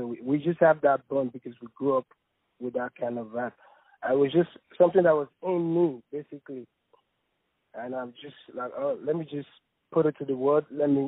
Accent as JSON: {"language": "English", "country": "Nigeria", "second_language": "English", "moved": "as an adult", "lives_now": "Australia", "said": "Originally, I'm from Nigeria. And I moved to Australia to do some studies, to continue my studies"}